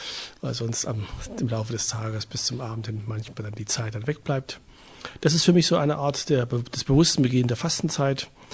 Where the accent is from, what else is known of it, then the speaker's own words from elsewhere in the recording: Thuringia, Germany; Ich bin hier in der Nähe von Erfurt groß geworden und bin in diesem Jahr seit doch schon 20 Jahren Priester und Pfarrer und arbeite hier in Erfurt in der St. Laurentius-Pfarrei.